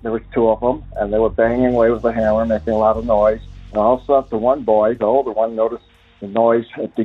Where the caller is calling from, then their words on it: Tennessee, United States; I'm calling from Tennessee.